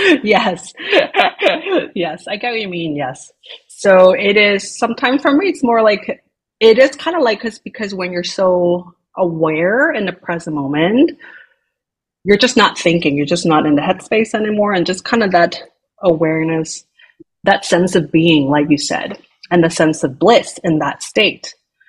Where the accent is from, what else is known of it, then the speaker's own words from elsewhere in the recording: Hong Kong; city people like me, because I come from Hong Kong